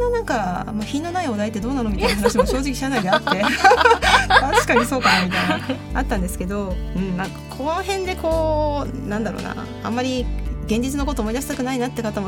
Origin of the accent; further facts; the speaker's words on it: Kagawa, Japan; 地元香川県なんで